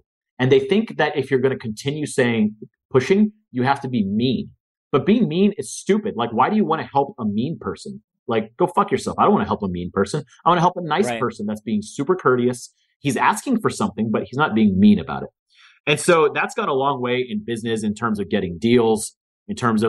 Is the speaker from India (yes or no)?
yes; India; My Indianness like, I'm like naturally cheap because I'm Indian